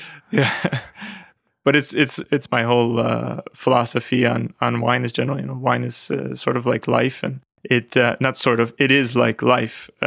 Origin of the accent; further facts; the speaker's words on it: New York, United States; Westchester County. It was very nice. I grew up with my grandmother from Italy, so she really taught me a lot.